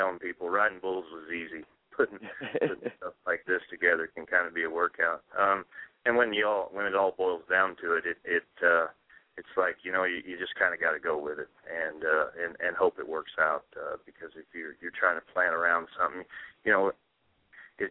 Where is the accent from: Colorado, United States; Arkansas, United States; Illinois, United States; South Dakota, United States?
South Dakota, United States; Belle Fourche; we're back here at my hometown, Belle Fouche, June 8th, South Dakota.